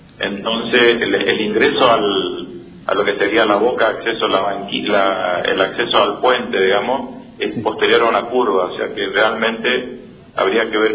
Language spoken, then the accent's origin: Spanish; Corrientes, Argentina; Conozco el modelo y soy correntino y sé cómo trabaja la justicia